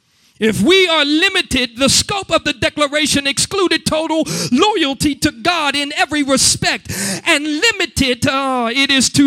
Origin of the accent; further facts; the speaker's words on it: United States; I know growing up in the Homewood community, my mama used to make me get up and go to church